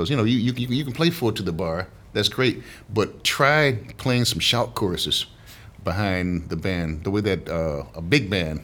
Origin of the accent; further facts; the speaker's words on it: the South, United States; I grew up in the South, man.